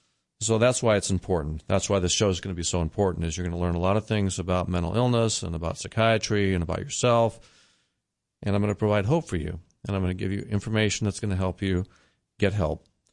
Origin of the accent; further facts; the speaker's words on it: Iowa City, Iowa, United States; I received my medical education and psychiatry training at the University of Iowa, which happens to be my hometown of Iowa City.